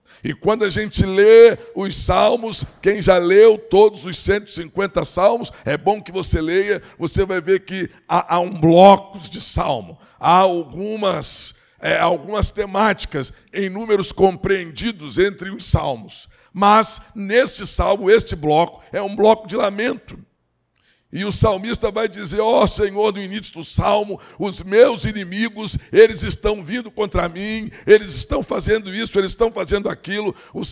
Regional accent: Barbacena, Minas Gerais, Brazil; Quando eu era criança em Barbacena, havia um culto só da ceia do Senhor.

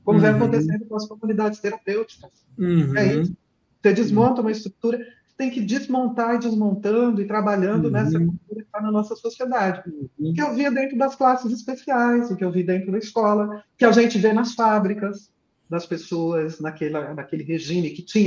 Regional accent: São Paulo, Brazil; born there; Eu escolhi exatamente o centro de saúde do bairro onde eu nasci.

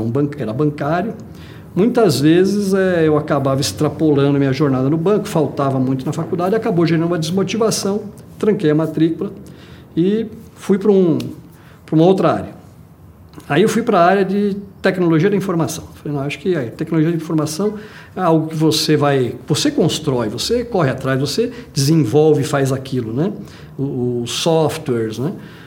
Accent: São Paulo, Brazil; Uma boa família de italiano, normalmente é uma família bem grande, bem numerosa. Minha infância, aqui em São Paulo, de início, né? Moramos aqui em diversos bairros, né?

